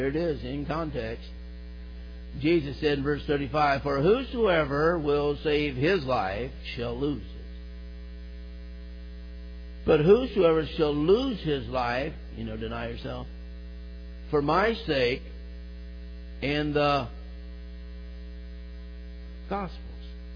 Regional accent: Indiana, United States; Where we're from Indiana, a bunch of rednecks, and they all like to carry weapons.

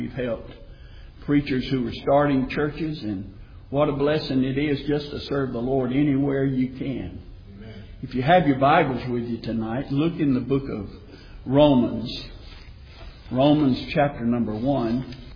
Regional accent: Macon, Georgia, United States; I grew up in Macon. I lived in the peach orchard over there off of Broadway in that area.

